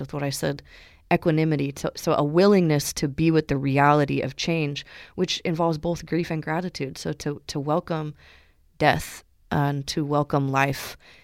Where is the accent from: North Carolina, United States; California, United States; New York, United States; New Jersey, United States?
California, United States; born there; speaking as an American, I was born in California, so are my parents.